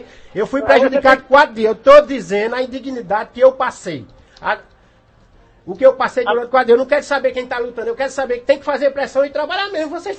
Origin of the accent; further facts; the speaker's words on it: Carnaíba, Pernambuco, Brazil; nós somos de Carnaíba.